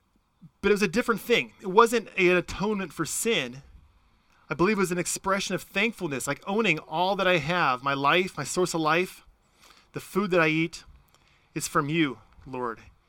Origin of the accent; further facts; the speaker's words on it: Washington, United States; Now, I'm a suburban kid. I grew up outside Tacoma and Puyallup.